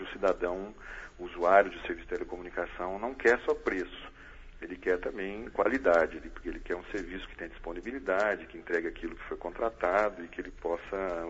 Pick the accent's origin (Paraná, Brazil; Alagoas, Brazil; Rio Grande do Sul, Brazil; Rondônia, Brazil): Paraná, Brazil; Maringá; como sou aqui da região, né, sou nascido em Maringá e ainda resido aqui na região, em Marialva